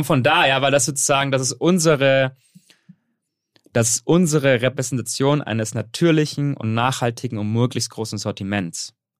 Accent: Bavaria, Germany; Genau, ich bin halb Libanese. Ich bin allerdings in Deutschland aufgewachsen. Kleinen Dorf in Bayern. Ja, aber so halt zwischen den zwei Kulturen.

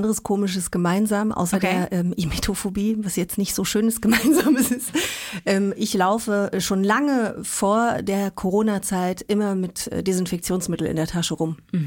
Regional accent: Luxembourg; now in Berlin, Germany; Also ich bin in Luxemburg aufgewachsen, da macht man es wie in Frankreich, man gibt sich immer 3 Küsschen auf die Wangen.

